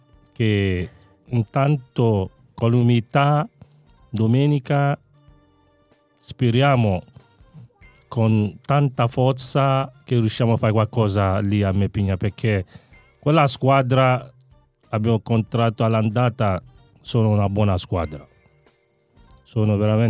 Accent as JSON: {"language": "Italian", "country": "Nigeria", "said": "Nigeriano."}